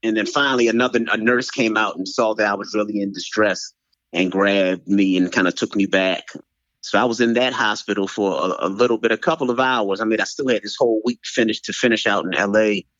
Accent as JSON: {"language": "English", "town": "Baltimore", "region": "Maryland", "country": "United States", "said": "and then I'm like, you know, I'm from Baltimore."}